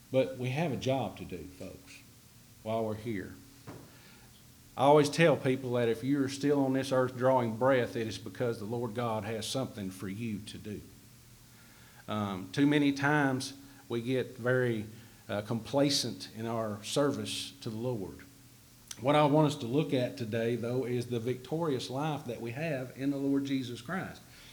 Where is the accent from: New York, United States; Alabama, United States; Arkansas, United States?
Arkansas, United States; Glen Rose; I was raised in Glen Rose, Arkansas, and we live there on a farm that my granddad bought in 1950 and pretty much been there my whole entire life.